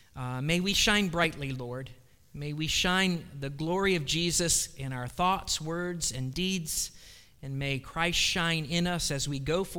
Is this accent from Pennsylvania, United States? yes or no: no; Cleveland, Ohio, United States; born there; Well, I was born in Cleveland, Ohio. And as a result of that, I have many liabilities. First, I am a Browns fan.